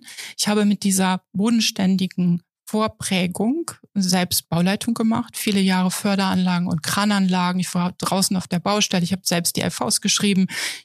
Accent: Niederlangen, Lower Saxony, Germany; also born or lived in Hanover; now in Papenburg, Germany; Also ich komme aus dem Emsland. Der ein oder andere kennt vielleicht Laaten durch die Magnetschwebebahn. So ein kleines Örtchen in der Nähe, Niederlangen, da bin ich groß geworden. Und ja, Papenburg ist im Moment unser Wohnort. Ich habe lange in Hannover gewohnt.

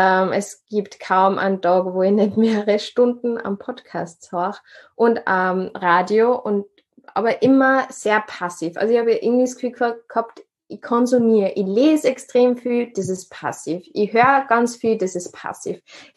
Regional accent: Upper Austria, Austria; born there; now in Vienna, Austria

